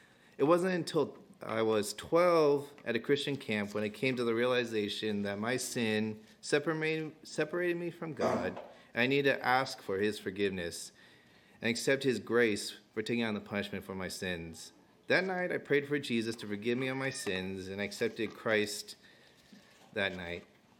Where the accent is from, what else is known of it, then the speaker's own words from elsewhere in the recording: San Jose, California, United States; born there; I was born in San Jose.